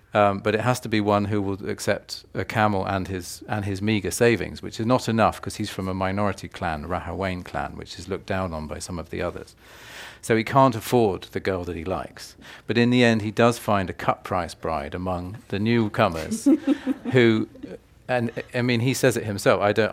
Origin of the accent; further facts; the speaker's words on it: England, United Kingdom; when I go to foreign countries and I say I'm from England, oh, I have a friend in London.